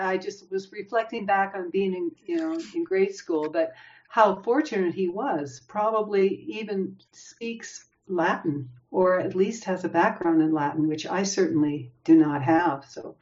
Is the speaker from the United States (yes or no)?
no; Canada; Well, I studied French too, because I was born and raised in Canada. And, but I never went beyond high school with French.